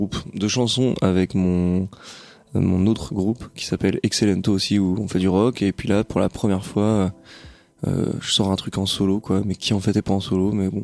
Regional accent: Rennes, Brittany, France; Je suis de Rennes, né à Rennes. Jamais vraiment bougé mon cul

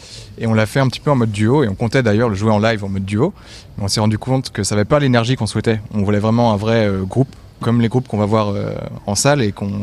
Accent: Brittany, France; Moi, j'y ai étudié, je viens de Bretagne, etc.

